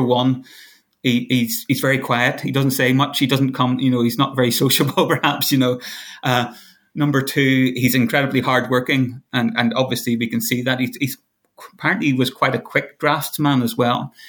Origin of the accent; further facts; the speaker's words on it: Belfast, Northern Ireland, United Kingdom; if I grew up in Belfast, so I kind of know a bit about fundamentalism.